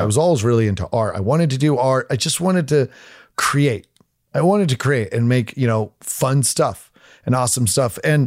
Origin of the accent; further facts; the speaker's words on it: Oregon, United States; not when I grew up, you know, where I grew up in Oregon, like it's great.